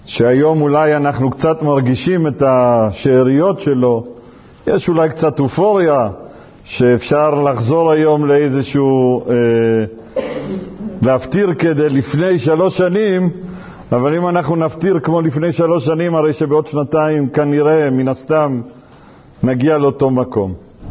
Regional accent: Mexico; now in Israel; והוא סיפר לי סיפור שהוצע לו פעם השקעה פה, אנחנו עלינו ממקסיקו, אני למדתי ממנו המון.

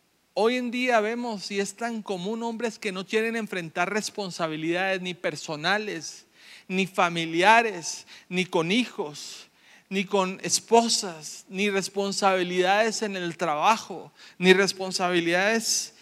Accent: Colombia; now in Ecuador; he tratado hasta de limar un poquito mi acento, pero todavía me siguen identificando como colombiano. Llego a mi tierra, llego a Colombia y me dicen que hablo como ecuatoriano.

